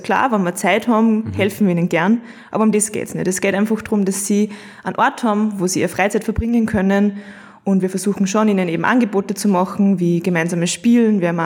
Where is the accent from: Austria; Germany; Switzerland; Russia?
Austria; Kremsmünster, Upper Austria; Also in meinem Heimatort in Kremsmünster, da gibt es ein Jugendzentrum